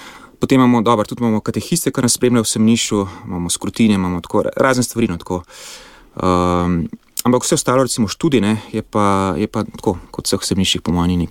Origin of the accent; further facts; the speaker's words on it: Ljubljana, Slovenia; Ja, torej jaz sem drugač iz Ljubljane, Novih Jarš, torej Ljubnje Sveti Križ. Jaz sem hodil osnovno šolo v Novih Jaršah, potem na gimnazijo tukaj v Šentvidu.